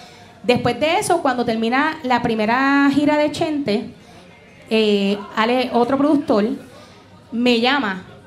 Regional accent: Bayamón, Puerto Rico; Yo soy de Bayamón, a mí eso no me da miedo.

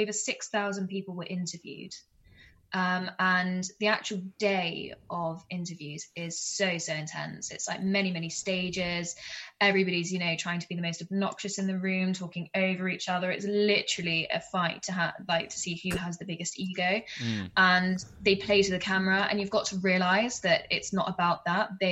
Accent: South West England, United Kingdom; So I grew up, yeah, in the middle of Exmoor.

